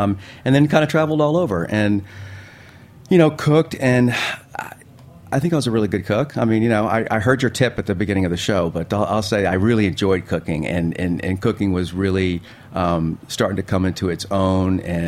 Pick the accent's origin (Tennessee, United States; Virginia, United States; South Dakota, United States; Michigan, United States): Virginia, United States; also born or lived in Spain; like born in Spain and lived in lots of places and lots of states. And I guess if I had to call a home from a childhood perspective, I'd went to high school all 4 years in Virginia.